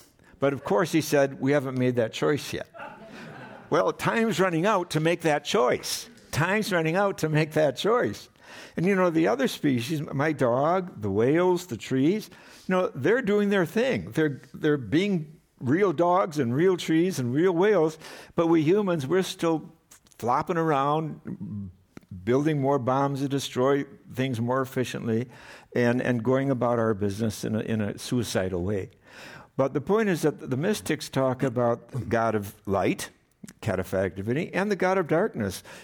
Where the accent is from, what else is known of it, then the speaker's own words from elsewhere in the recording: Wisconsin, United States; I grew up in Wisconsin, and Wisconsin, first of all, it has a lot of the morphic resonance, a memory of the Native American people on the land there.